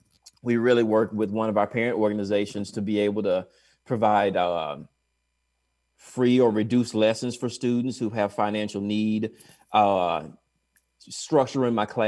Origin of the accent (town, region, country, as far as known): Tennessee, United States